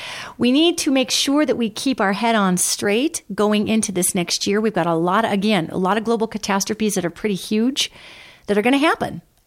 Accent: United States; I'm thrilled to be an American. I love being an American. I'm also a very globally minded American, for as globally minded as Americans can be.

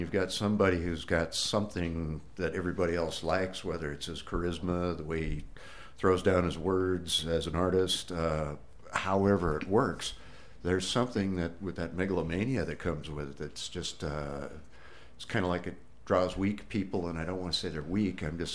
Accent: Carmel, California, United States; I know that I was raised in the area. You know, I was born in Carmel

